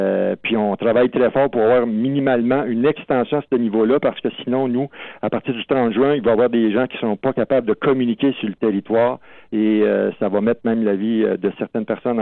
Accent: Saint-Rémy-d'Amherst, Quebec, Canada; moi, j'ai 62 ans. Je suis natif de Saint-Rémy-d'Amherst, là où est-ce que la rivière Masquinongé passe.

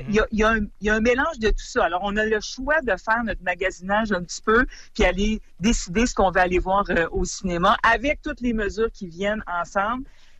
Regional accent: Canada; par exemple à Toronto, chez nous au Canada et ailleurs

